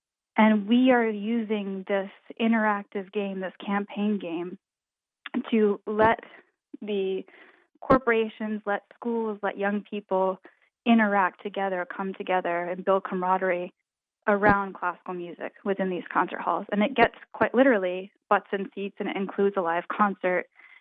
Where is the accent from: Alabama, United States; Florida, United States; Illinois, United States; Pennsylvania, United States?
Pennsylvania, United States; My mom was my first piano teacher, and we grew up in Pennsylvania, and I would go to the Kimmel Center.